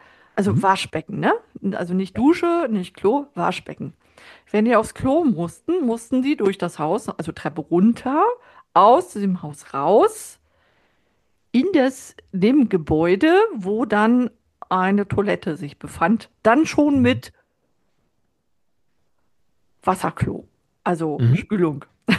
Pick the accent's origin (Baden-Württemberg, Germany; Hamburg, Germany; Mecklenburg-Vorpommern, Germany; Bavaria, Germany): Mecklenburg-Vorpommern, Germany; Rostock; ich bin in Rostock geboren. Das heißt, ihr könnt euch vorstellen, ich bin in der DDR groß gewachsen.